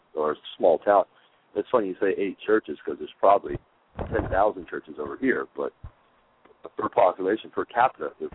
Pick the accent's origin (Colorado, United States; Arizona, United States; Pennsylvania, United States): Arizona, United States; Phoenix; I grew up in Phoenix, Arizona, which has a population of about 2 million, maybe 3. And now I'm in San Diego, which is about the same.